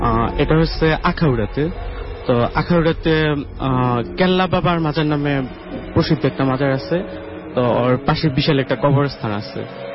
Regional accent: Gazipur, Dhaka Division, Bangladesh; গাজীপুর থেকে আসছি।

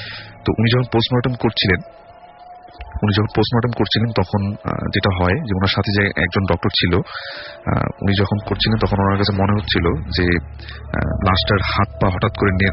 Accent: Dhaka, Dhaka Division, Bangladesh; পুরান ঢাকা থেকে এসেছি

